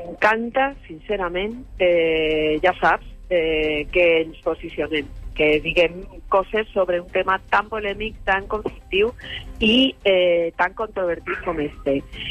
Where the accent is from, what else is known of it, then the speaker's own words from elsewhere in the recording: Catalonia, Spain; t'afecta com a català